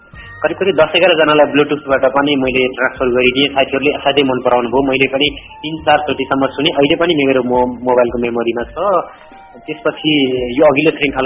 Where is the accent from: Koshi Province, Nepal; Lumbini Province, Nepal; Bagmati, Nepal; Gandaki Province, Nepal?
Koshi Province, Nepal; मेरो चाहिँ सगरमाथा अञ्चल खोटाङ जिल्ला वपुलुङ गाविस पर्छ।